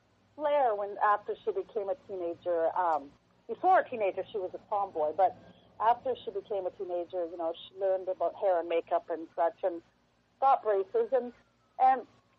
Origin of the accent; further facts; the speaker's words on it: Kamloops, British Columbia, Canada; I grew up in Kamloops, which at the time probably had 70,000 people. Now has probably 90,000, 95,000.